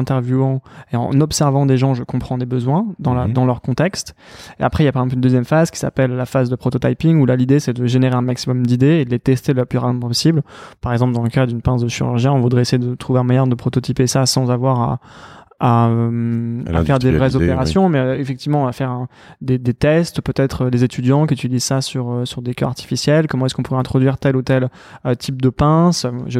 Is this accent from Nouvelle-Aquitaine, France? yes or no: no; Paris, Île-de-France, France; je suis né à Paris avec mon frère jumeau Edouard. Et on a grandi à Paris.